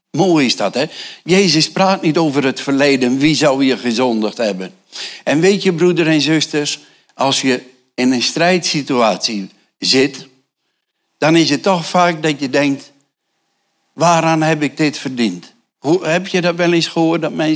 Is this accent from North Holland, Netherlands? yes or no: no; Urk, Flevoland, Netherlands; Tenminste, ik kom van Urk.